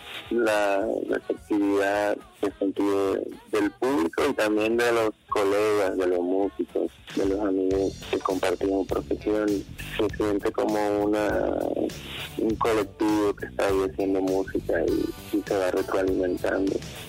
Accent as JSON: {"language": "Spanish", "town": "Santo Domingo", "region": "Distrito Nacional", "country": "Dominican Republic", "lives_now": "Bogotá, Colombia", "said": "Yo soy de Santo Domingo, de la capital."}